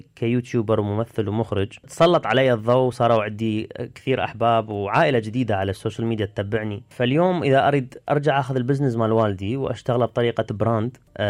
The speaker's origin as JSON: {"language": "Arabic", "country": "Tunisia", "lives_now": "Belgium", "said": "يعني أنا جاي من تونس ثقافة عربية، وصل بلجيكا أشوف عادي إنه أطفالي يصادقون بعض"}